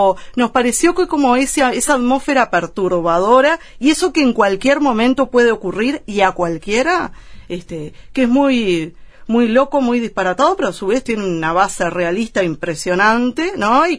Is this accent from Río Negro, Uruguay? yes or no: no; Santa Lucía, Canelones, Uruguay; en mi caso soy canaria, soy de Santa Lucía